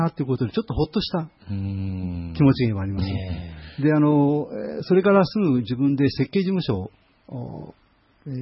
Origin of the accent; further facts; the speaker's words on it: Numazu, Shizuoka, Japan; born there; 沼津市内の東宮後ろというところでもありました。